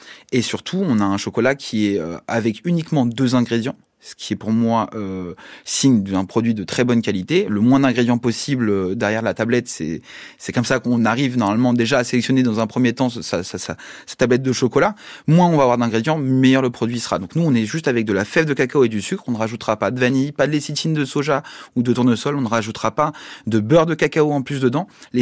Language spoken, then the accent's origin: French; Paris, Île-de-France, France; born there; also born or lived in Peru; moi je suis né à Paris quand même